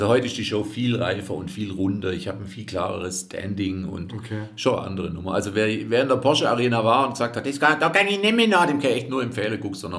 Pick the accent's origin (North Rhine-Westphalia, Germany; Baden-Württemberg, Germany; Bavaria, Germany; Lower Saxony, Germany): Baden-Württemberg, Germany; accent: Swabian; ich schwätze halt Schwäbisch